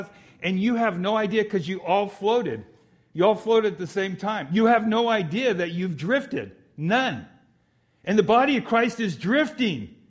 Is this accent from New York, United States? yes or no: no; California, United States; I'm from Southern California. I understand waves and violence.